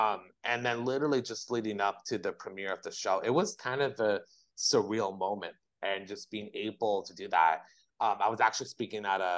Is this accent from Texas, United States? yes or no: no; California, United States; the restaurant scene where Mrs. Doubtfire is quote unquote exposed. That's my hometown right there.